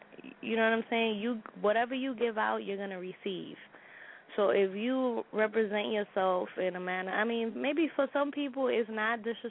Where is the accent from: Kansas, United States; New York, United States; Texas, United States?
New York, United States; Bronx; I'm from the Bronx, Soundview section of the Bronx.